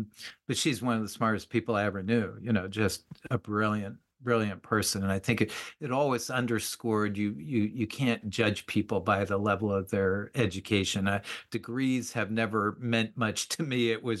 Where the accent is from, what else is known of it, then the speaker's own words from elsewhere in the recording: New Jersey, United States; I grew up in New Jersey, what I call God's country. And we moved there for a few years, so, and then moved back to Jersey.